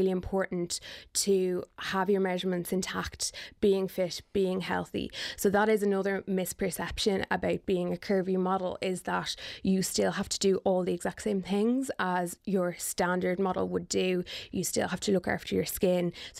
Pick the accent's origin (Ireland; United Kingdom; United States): Ireland; as an Irish model, to be able to showcase the Irish talent we have here as well